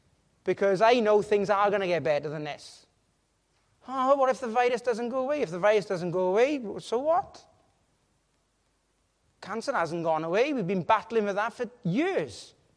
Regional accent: Wales, United Kingdom; We're Welsh. That's what Welsh people do.

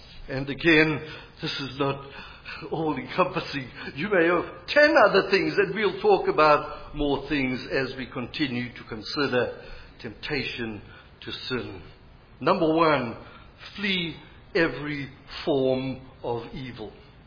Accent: South Africa; I was growing up in South Africa in a kind of middle-of-the-road Baptist church, and a bottle of beer was evil.

